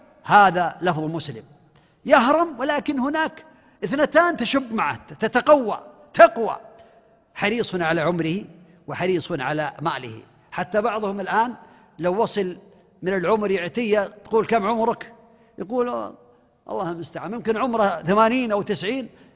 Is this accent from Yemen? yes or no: no; Saudi Arabia